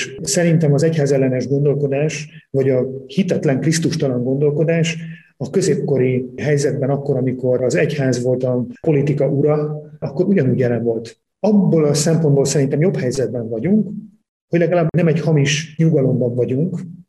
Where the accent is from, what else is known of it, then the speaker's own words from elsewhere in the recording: Simonyifalva, Arad County, Romania; also born or lived in Fazekasvarsánd; Parciumi vagyok, Körösök vidékéről származom, illetve ott születtem, meg ott töltöttem a gyerekkoromat, illetve a ifjúkoromat. Arad mellett először Simonyi falván, majd később Fazekasvarsándon volt lelkész az édesapám